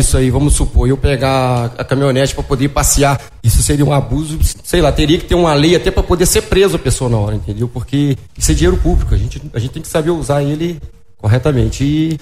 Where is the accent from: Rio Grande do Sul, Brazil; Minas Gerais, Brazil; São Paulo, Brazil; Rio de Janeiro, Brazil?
Minas Gerais, Brazil; Guarará; Eu fui criado no Guarará, todo mundo aí, os mais velhos deve saber disso, entendeu?